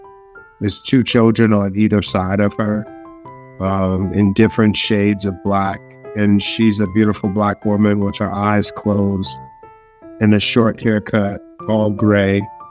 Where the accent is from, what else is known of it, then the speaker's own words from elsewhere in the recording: Dorchester, Massachusetts, United States; I was born and raised in Dorchester, Massachusetts.